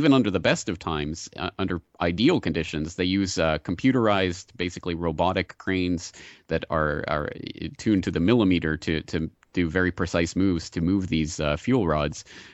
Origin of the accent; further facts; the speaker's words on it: Canada; I am Canadian, but I've become a bit of a wussy for the last 9 years, 10 years here, so.